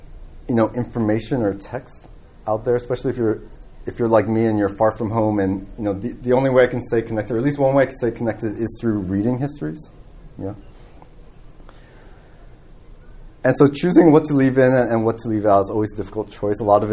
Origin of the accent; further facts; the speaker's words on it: Guam; at least when I was growing up on Guam, you know, we didn't have any Chamorro language or history or culture taught in the schools